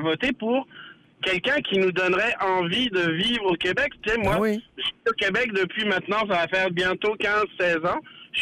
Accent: Paris, Île-de-France, France; now in Canada; Ouais, je suis de Paris. Moi, je suis un vrai Parisien. Je suis né à Paris.

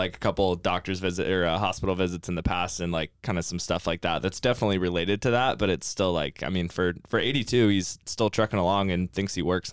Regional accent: Seattle, Washington, United States; born there; I was born in Seattle and that's where my parents met and like lived for a while or whatever.

